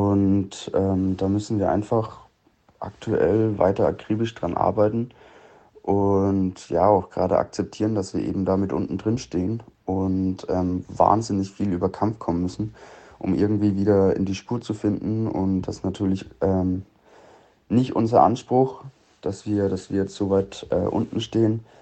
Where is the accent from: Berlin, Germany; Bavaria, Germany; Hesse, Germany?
Bavaria, Germany; ich komm von hier, aus der Gegend. Also ich bin aufgewachsen 20 Minuten weg von Coburg